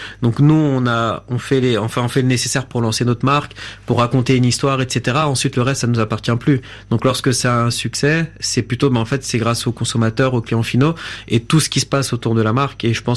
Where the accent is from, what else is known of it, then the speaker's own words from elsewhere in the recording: Paris, Île-de-France, France; also born or lived in Senegal; Je suis d'origine originaire du Sénégal. Donc après, j'ai grandi à Paris, donc en France, en banlieue parisienne.